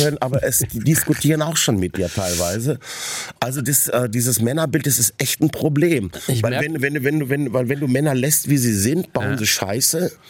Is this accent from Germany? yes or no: yes; Essen, North Rhine-Westphalia, Germany; born there; weil ich halt eine linksradikale Backe war und das in Bayern. Also man muss wissen, ich bin in Essen geboren.